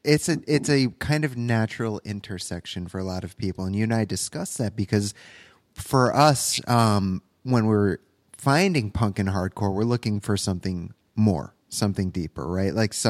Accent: Connecticut, United States; because, you know, we're both from Connecticut

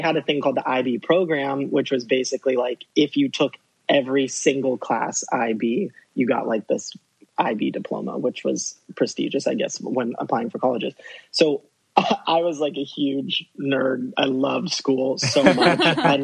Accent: Columbus, Ohio, United States; I grew up in a pretty safe suburb right outside of Columbus.

